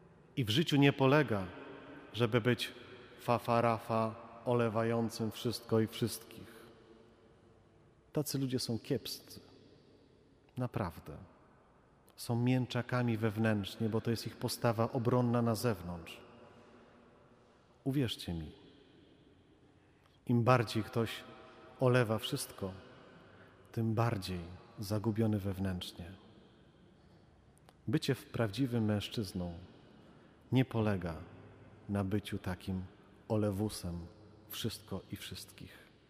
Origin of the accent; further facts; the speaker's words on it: Warsaw, Masovian Voivodeship, Poland; Kiedy spotkałem moich kumpli z Targówka, bo tutaj się wychowałem na Targówku.